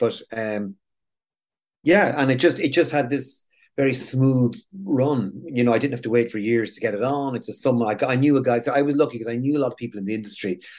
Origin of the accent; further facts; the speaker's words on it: Edenderry, Offaly, Ireland; growing up in Edenderry, I went to school there. Like, I was sent to boarding school because we had a few bob. Like … We had the supermarket.